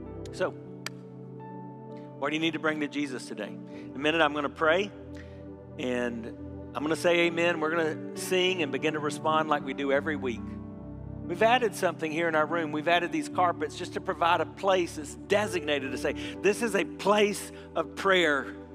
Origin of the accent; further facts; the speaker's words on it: South Carolina, United States; when there was an evil, demonic church shooting in my home state in Charleston, South Carolina